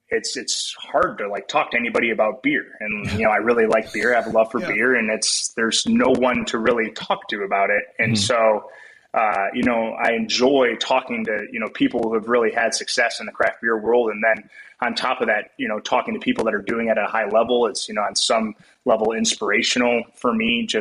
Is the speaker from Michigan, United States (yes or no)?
yes; Michigan, United States; You know, growing up in West Michigan, Bell's isn't too far away.